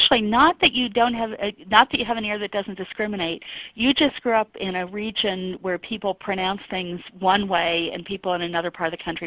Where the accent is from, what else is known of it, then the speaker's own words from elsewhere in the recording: New Jersey, United States; now in Oregon, United States; I grew up in New Jersey, and I'm going to exaggerate a little, but I grew up pronouncing them Dawn and Don.